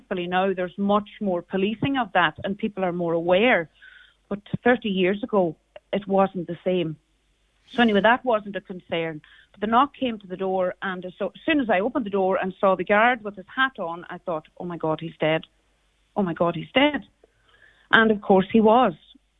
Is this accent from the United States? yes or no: no; Carrigart, Ulster, Ireland; accent: Donegal; now in Monaghan, Ireland; I'm from Carrigart, but I live in Monaghan now.